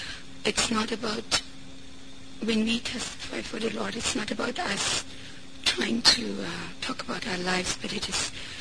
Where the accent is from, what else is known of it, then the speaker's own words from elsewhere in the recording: Afghanistan; Originally I'm from Afghanistan. I don't know whether you've heard it's a country in Asia, near Middle East.